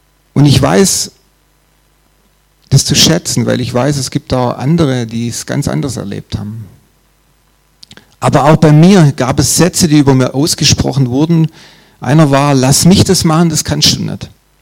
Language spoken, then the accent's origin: German; Urbach, Baden-Württemberg, Germany; also born or lived in Stuttgart; now in Backnang, Germany; Stuttgarter bin ich nicht oder nicht mehr. Ich bin in Urbach aufgewachsen, im Remstal, falls das jemand kennt, und habe dann in Stuttgart gewohnt, in Cannstatt und in Zuffenhausen, jetzt wohnen wir in Backnang, genau. Ja, ich bin 52